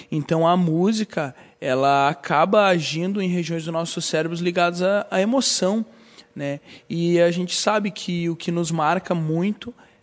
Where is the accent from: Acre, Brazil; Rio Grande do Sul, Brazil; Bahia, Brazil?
Rio Grande do Sul, Brazil; born there; mas também eu nasci no Rio Grande do Sul e eu tenho um pouco de conhecimento da cultura gaúcha.